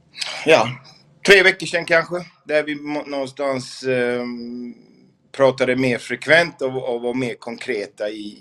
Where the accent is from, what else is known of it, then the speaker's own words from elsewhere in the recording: Gothenburg, Västra Götaland County, Sweden; har jag ju inte bott hemma i Göteborg på otroligt länge. Men innan jag lämnade så bodde jag runt Haga och Linné, och det är ju ett favoritområde för mig.